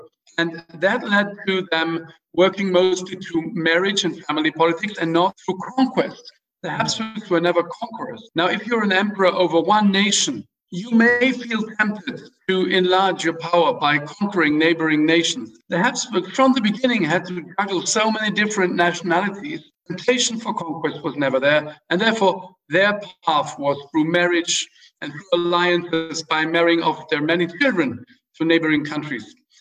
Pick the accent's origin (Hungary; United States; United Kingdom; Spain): Hungary; first language German; English is a second language; I became Hungarian again. But I spent most of my life outside of Hungary, and my first language was German. I had to relearn Hungarian to become ambassador